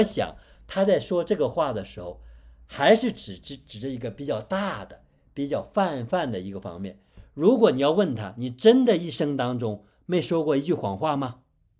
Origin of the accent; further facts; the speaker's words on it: China; 这就是我们中国人所说的良心